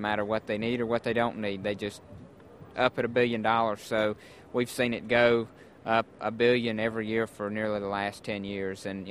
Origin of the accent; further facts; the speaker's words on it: Albemarle, North Carolina, United States; I am from Stanley County, Albemarle, North Carolina, about 45 minutes east of Charlotte.